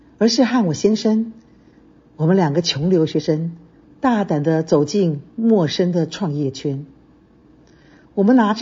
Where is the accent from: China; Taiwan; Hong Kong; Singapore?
Taiwan; moved away as an adult; now in United States; 在1985年，我从台湾来到美国读研究所。